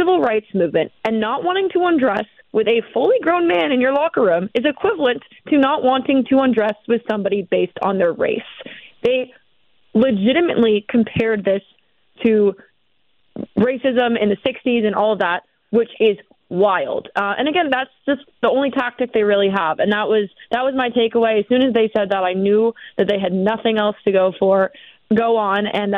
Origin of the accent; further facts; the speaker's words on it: Connecticut, United States; I was getting messages from someone in my home state of Connecticut